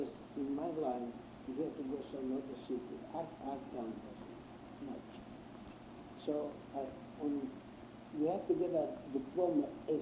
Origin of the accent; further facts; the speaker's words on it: Germany; English is a second language; moved away as an adult; now in United States; broke out, I came in 1940 to the United States. And by the way, as much as I know, the ship that I came from Germany never came back.